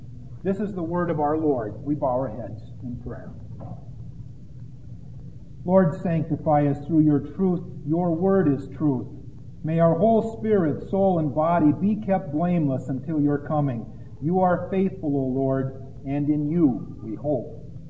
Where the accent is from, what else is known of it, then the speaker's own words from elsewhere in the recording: Midwest, United States; If I had, you know, as a Midwesterner, a New Yorker accent, I'd say something like, "Forget about it."